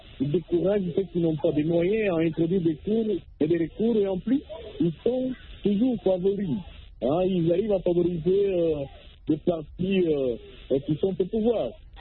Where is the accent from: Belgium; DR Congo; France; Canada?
DR Congo; chez nous en RDC.